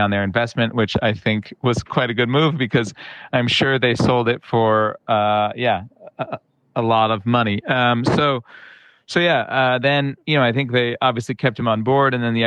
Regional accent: United States; I guess for me being American, it's not that crazy to, get rid of people

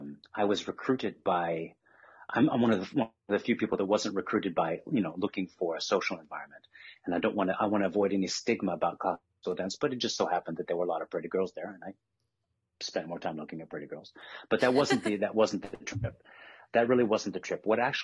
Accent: United States; moved away as an adult; now in Brussels, Belgium; To the extent that I ever grew up, I grew up in the U.S. I spent 27 years in the U.S.

